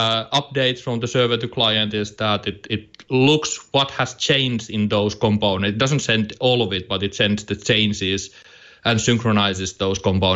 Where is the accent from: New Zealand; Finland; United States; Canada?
Finland; English is a second language; we are originally from Finland.